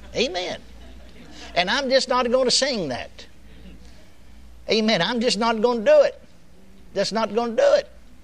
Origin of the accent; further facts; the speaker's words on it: Texas, United States; I remember when I first came over among Pentecostal people. Down in Texas. I was born and raised in Texas.